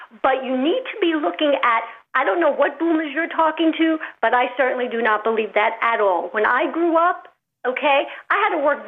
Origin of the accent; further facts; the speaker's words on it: New York, United States; I was born and raised in New York, heard of Trump. He's always been a New Yorker.